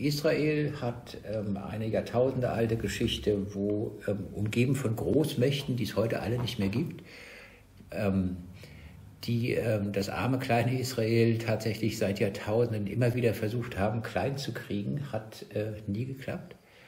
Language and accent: German; Frankfurt, Hesse, Germany; born there; ich komme aus Frankfurt gebürtig und von daher bin ich absolut gewohnt, dass es da die verschiedensten Grüppchen und so gibt.